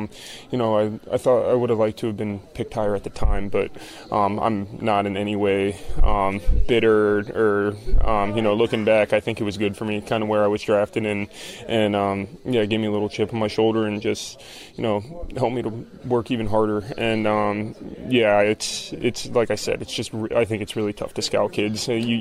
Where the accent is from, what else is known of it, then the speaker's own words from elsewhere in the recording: Florida, United States; even though I grew up in Florida, I always kind of swayed toward DC sports.